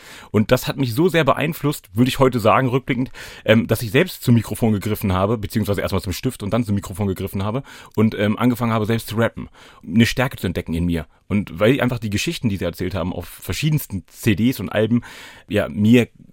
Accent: Hanover, Lower Saxony, Germany; Ich sage immer traurigerweise mein ganzes Leben schon im gleichen Stadtteil. Also ich komme aus Hannover-Linden. Ich habe es nur geschafft, von Linden-Nord nach Linden-Süd zu ziehen.

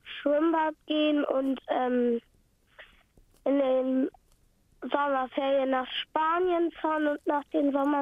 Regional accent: Bremen, Germany; Aus Bremen.

